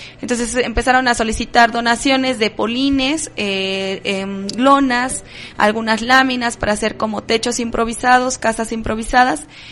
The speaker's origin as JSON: {"language": "Spanish", "town": "Izúcar de Matamoros", "region": "Puebla", "country": "Mexico", "said": "soy de Izúcar de Matamoros, un municipio, parte de la Mixteca Poblana."}